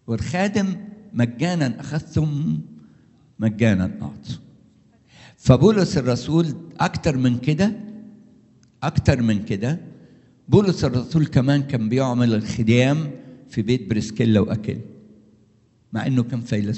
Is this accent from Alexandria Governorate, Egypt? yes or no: yes; Alexandria, Alexandria Governorate, Egypt; حتى عندنا في اسكندرية